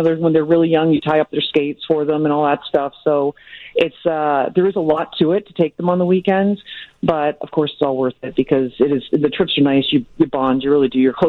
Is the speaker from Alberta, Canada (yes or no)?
no; Toronto, Ontario, Canada; accent: Canadian; now in United States; We came from Canada. We came from the Great White North, okay. Toronto, Ontario.